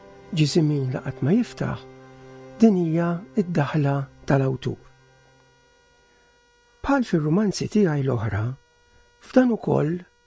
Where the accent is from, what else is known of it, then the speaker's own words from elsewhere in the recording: Floriana, Southern Harbour, Malta; F'Balzunetta, il-Furjana, fejn trabbejt u għexht għal ħafna snin.